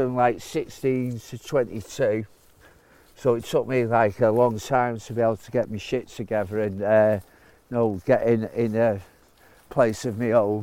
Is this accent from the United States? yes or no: no; Salford, North West England, United Kingdom; obviously, growing up in Salford, it was like